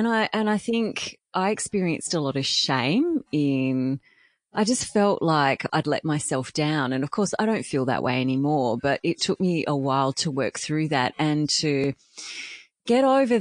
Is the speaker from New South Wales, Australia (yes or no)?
no; Canberra, Australian Capital Territory, Australia; So it actually ended up being a bit of a blessing growing up in Canberra. I ended up moving away to uni, but coming back, getting my first job at Channel 10 in Canberra.